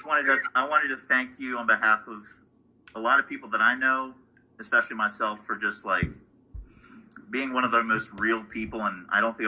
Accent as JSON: {"language": "English", "region": "the South", "country": "United States", "tie": "born or raised there", "said": "So I knew I was in the South. I grew up in the South."}